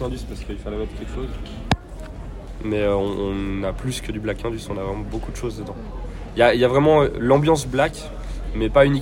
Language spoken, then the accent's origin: French; Geneva, Switzerland; On est suisse